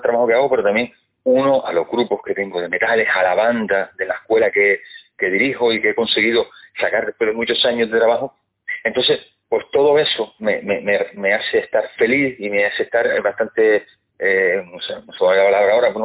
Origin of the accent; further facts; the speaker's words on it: Arucas, Canary Islands, Spain; yo soy de Bañaderos, en Arucas